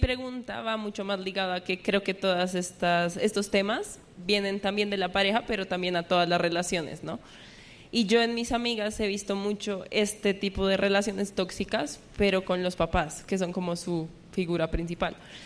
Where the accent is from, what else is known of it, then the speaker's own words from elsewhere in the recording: Colombia; somos de Colombia